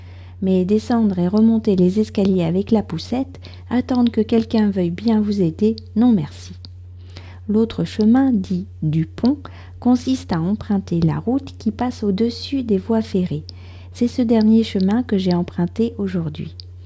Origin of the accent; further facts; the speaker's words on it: France; je suis française, j'habite près de Paris